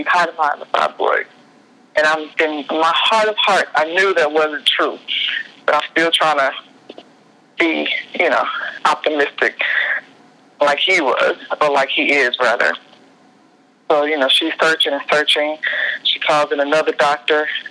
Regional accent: Atlanta, Georgia, United States; now in Los Angeles, United States; But I'm from the South. I'm from Atlanta.

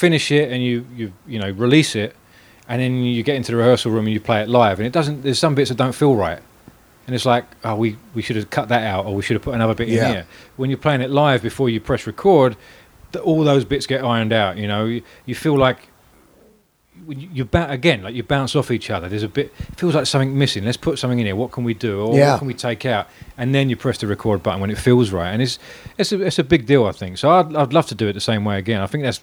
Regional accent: England, United Kingdom; growing up in England

